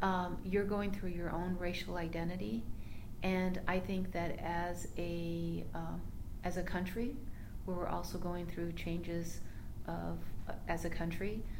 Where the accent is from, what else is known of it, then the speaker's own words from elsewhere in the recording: Forest Grove, Oregon, United States; So I grew up in Forest Grove and went to St. Anthony's Catholic School